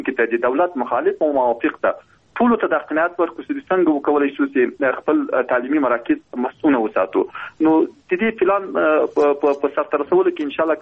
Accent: Logar, Afghanistan; حتی زه خپله د لوګر ولایت یم، په لوګر ولایت کې په لرو پرتو سیمو کې موږ داسې ښوونځي لرو

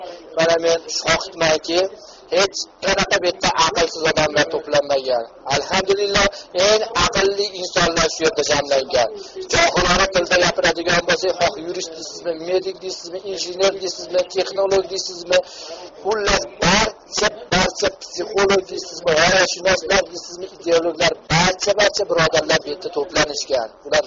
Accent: Andijan, Andijan Region, Uzbekistan; O'zbekistonda Andijonidanman.

